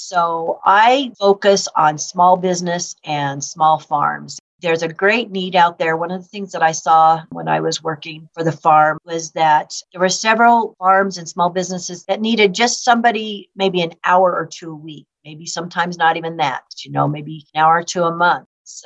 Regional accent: Fort Morgan, Colorado, United States; My husband and I are originally from Fort Morgan.

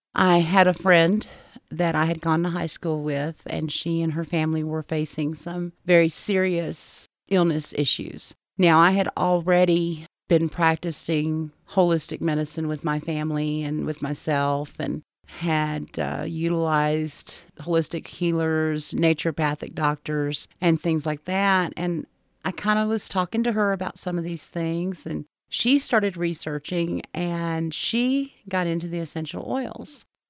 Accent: Clarksville, Tennessee, United States; also born or lived in Ashland City; now in Colorado, United States; I'm originally from Clarksville, Tennessee, then moved to Ashland City, Tennessee, and then moved to Colorado. We moved here without any knowledge of Colorado.

